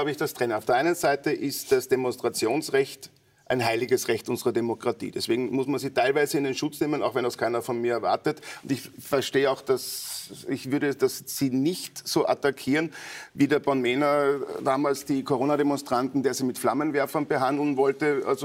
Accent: Austria; als Österreicher, weil wir haben 0,17% am weltweiten CO2-Ausstoß

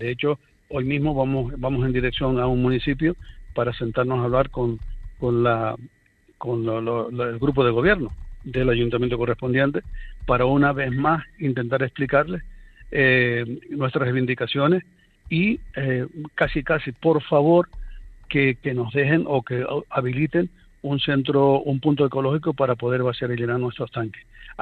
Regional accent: Canary Islands, Spain; con el territorio fragmentado que somos las Islas Canarias, que yo no lo cambio por el continente

